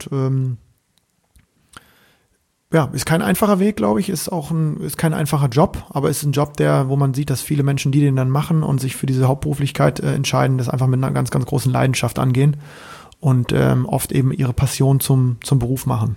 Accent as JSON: {"language": "German", "region": "Bremen", "country": "Germany", "said": "Unter dem ich ja einfach als Bremer es geschafft habe, irgendwie trotzdem in der Jugend in die nationale Spitze zu kommen."}